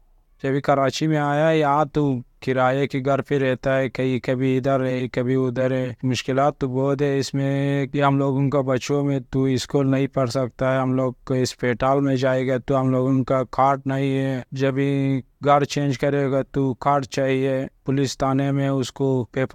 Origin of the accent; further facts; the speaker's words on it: Afghanistan; 30 साल है मेरा उम्र, मैं अफगानिस्तान से हूँ।